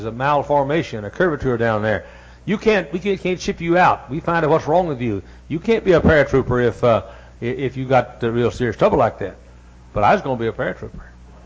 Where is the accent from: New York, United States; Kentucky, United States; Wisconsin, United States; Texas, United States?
Texas, United States; when I was a kid preacher, growing up in Texas, if my church or my school had voted for the young man least likely to be a preacher